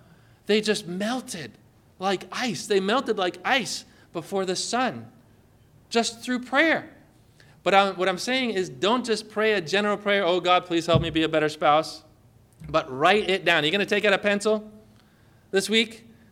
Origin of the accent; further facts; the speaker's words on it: New England, United States; I mean, I'm like from New England, liberal New England.